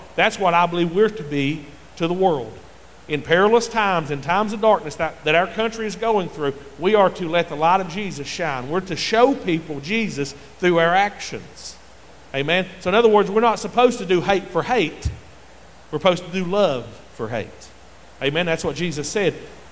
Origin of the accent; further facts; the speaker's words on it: United States; born there; I thank God that I live in this country, that I was born in America.